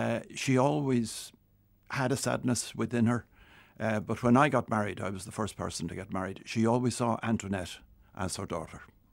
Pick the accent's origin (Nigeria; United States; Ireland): Ireland; Glasthule, Leinster; I was brought up in Glasthule, which is halfway between Dunleary and Dalkey, which is largely a working class area. Until I was 11, I lived in a two-room cottage in artisan's dwellings.